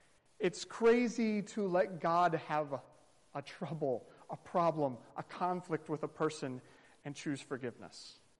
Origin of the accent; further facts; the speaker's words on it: North Carolina, United States; I think he's going on 60 years in ministry of the church I grew up in North Carolina.